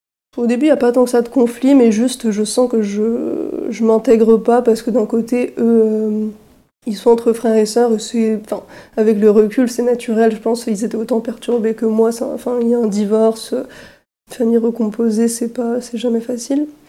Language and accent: French; Lannion, Brittany, France; also born or lived in Spain; Je suis née en Espagne, mais j'ai fait toute ma vie en France. Et j'étais sur Lannion, dans les Côtes d'Armor, du coup, avec mes parents